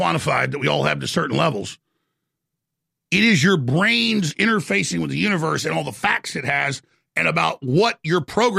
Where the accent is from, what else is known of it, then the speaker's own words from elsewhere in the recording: Dallas, Texas, United States; Whatever reason, where I grew up in Dallas, it just happened a lot.